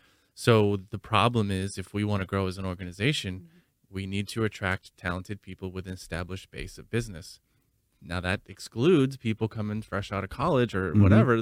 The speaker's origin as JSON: {"language": "English", "region": "Minnesota", "country": "United States", "said": "I guess the other one is I'm from Minnesota and I'm a diehard Vikings fan."}